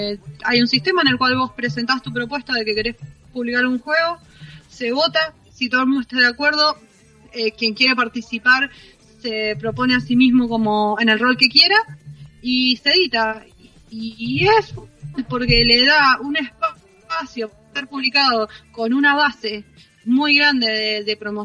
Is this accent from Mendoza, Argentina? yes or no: no; Rosario, Santa Fe, Argentina; Somos Duam y yo de Rosario, de Porteñolandia